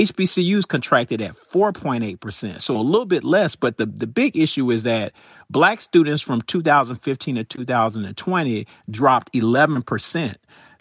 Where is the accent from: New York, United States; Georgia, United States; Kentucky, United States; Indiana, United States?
Georgia, United States; Atlanta; You know, I grew up in Atlanta, so I went to Atlanta public schools. We're 99% Black.